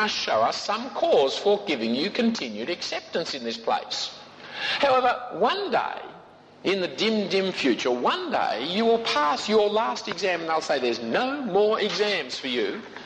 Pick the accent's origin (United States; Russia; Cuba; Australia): Australia; I am a Christian. I am married. I am an Australian.